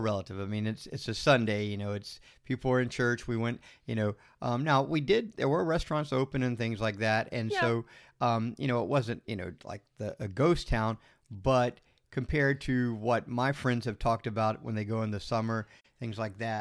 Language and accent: English; Florida, United States; we're from Florida, where, you know, there is a lot of beautiful white sand beaches, and we're a huge tourist destination as well.